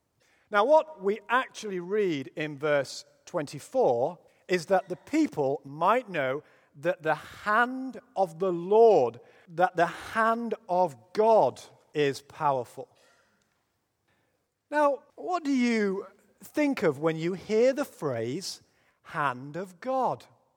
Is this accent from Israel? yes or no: no; England, United Kingdom; It was a coming-of-age moment for me when I realized being an English sporting fan in any sport was a heavy burden to bear.